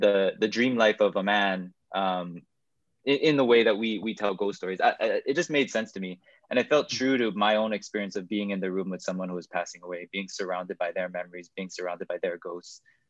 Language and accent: English; Hawaii, United States; honest to my experience of growing up born and raised in Hawaii.